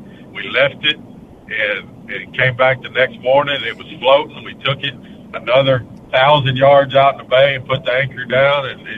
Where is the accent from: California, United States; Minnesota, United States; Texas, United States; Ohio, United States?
Texas, United States; That was just Chambers County. I was growing up in Chambers County, and man